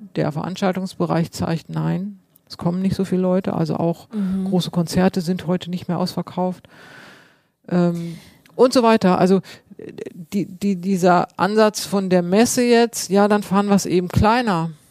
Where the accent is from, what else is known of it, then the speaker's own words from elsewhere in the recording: Hanover, Lower Saxony, Germany; Als Hannoveranerin natürlich sehr groß